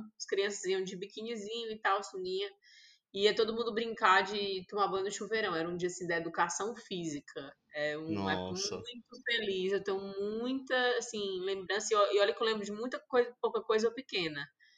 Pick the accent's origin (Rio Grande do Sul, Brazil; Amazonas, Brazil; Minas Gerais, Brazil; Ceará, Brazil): Ceará, Brazil; now in Recife, Brazil; moro aqui em Recife. Hoje sou cearense, mas moro em Recife.